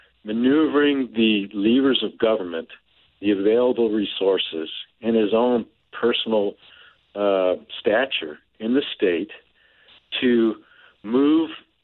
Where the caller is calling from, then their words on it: Michigan, United States; As an observer, and mind you, I'm speaking from Michigan, and we have more fresh water than any place on the planet.